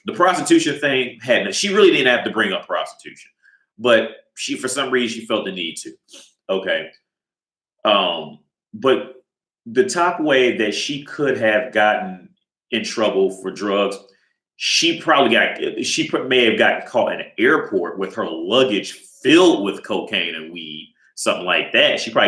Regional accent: Ohio, United States; and he's from Kentucky, and I'm from Ohio. So we got, like, super cool because we both from, like, you know, the Midwest.

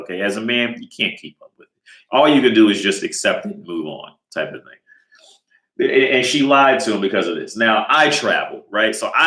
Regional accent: Ohio, United States; and he's from Kentucky, and I'm from Ohio. So we got, like, super cool because we both from, like, you know, the Midwest.

